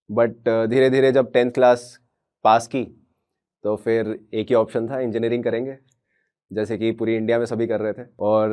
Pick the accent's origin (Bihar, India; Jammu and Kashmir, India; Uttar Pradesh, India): Jammu and Kashmir, India; Jammu; मैं वैसे तो मैं जम्मू में पला बड़ा हूँ सिटी में, बट जब गर्मियों की छुट्टियाँ होती थी या ऐसे छुट्टियाँ, दिवाली की छुट्टियाँ, तो हम अपने गाँव जाया करते थे। मेरा गाँव कठुआ ज़िले में है